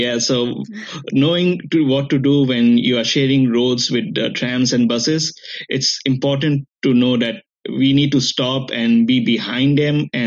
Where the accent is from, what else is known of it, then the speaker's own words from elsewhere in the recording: India; moved away as an adult; now in Australia; I'm from India. When I first arrived in Australia, I was trying to find a job